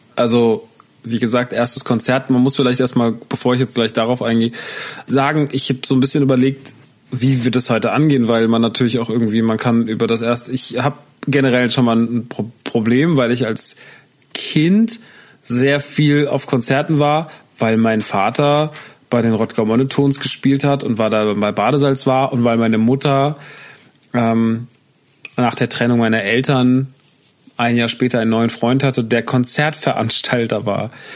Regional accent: Rodgau, Hesse, Germany; Deswegen ist Rodgau bis heute, wenn man irgendwo sagt, in der Kneipe mit Leuten Ü40 sagt, ja, ich komme aus Rodgau

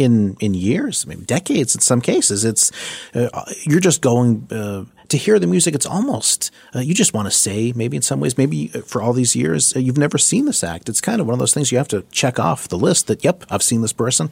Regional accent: Boston, Massachusetts, United States; I saw that show in Boston. So I'm from Boston.

